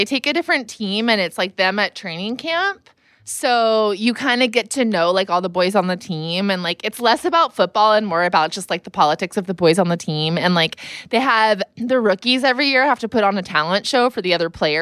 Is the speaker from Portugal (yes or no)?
yes; Azores, Portugal; We're Azorean, yeah.